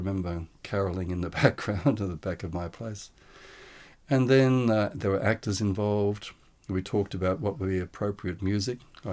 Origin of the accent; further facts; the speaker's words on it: Sydney, New South Wales, Australia; It's my mum, just after she was engaged at in Ashfield, where I was born and raised in Sydney.